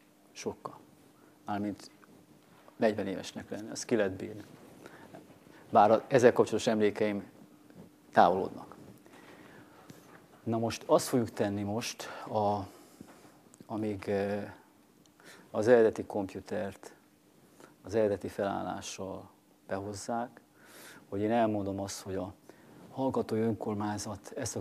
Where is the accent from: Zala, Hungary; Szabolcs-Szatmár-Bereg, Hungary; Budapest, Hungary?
Szabolcs-Szatmár-Bereg, Hungary; Nyíregyháza; born there; mert én közel születtem az igaz, hogy Szabolcsba, Nyíregyházán.